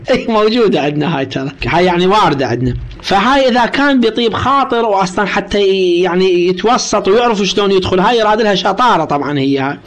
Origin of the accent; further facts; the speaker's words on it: Iraq; ترى مو بس عندنا في العراق